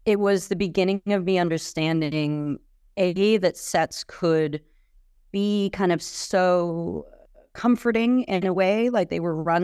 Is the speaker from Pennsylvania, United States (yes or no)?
no; San Francisco, California, United States; Growing up in San Francisco, the nice thing about it in navigating the industry is I saw a very specific, obviously, very privileged aspect of it